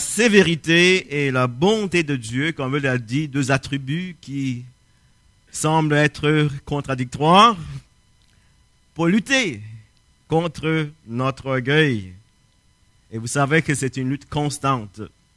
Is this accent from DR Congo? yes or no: no; Quebec, Canada; nous ne sommes pas Juifs à l'époque, et nous sommes des Québécois, on est en Occident